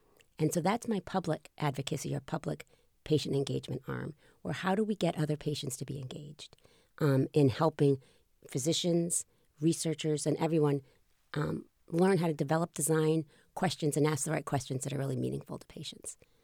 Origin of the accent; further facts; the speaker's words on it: Boston, Massachusetts, United States; I'm from Boston, and when I was in Boston, I used to, for fun, I used to be an actress.